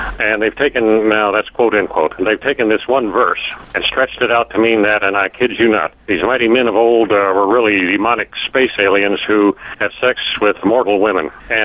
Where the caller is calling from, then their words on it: Michigan, United States; I'm calling from Michigan